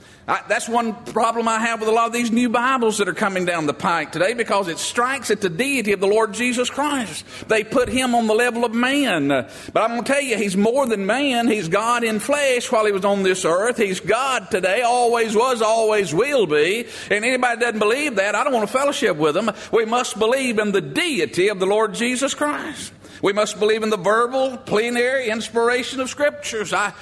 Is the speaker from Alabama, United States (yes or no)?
yes; Alabama, United States; Hey, I'm from Alabama. We got hackers up there, amen.